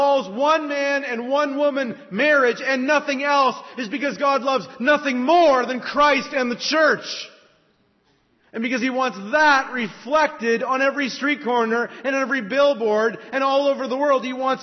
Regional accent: Canada; now in United States; My home country of Canada

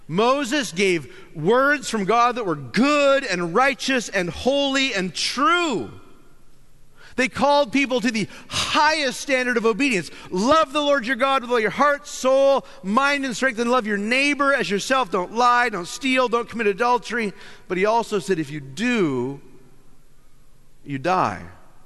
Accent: Canada; I'm from Canada, and I just got to do this every chance I get.

